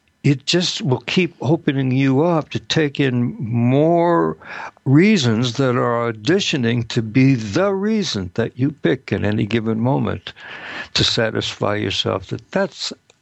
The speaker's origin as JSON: {"language": "English", "region": "Missouri", "country": "United States", "tie": "born or raised there", "said": "when I was in college and studying to be an actor and growing up in Missouri, I didn't say what or why."}